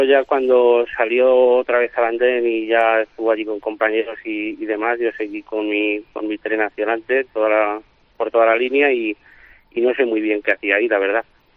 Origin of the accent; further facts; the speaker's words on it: Guadarrama, Community of Madrid, Spain; el patrón de metro de San Miguel, igual que el de mi pueblo, Guadarrama